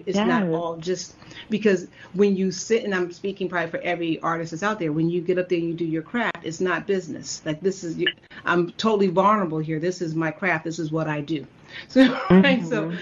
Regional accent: Chicago, Illinois, United States

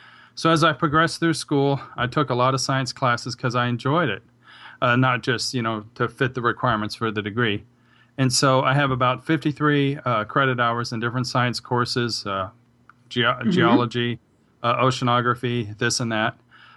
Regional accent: Virginia, United States; I grew up in Northern Virginia, and I had a friend.

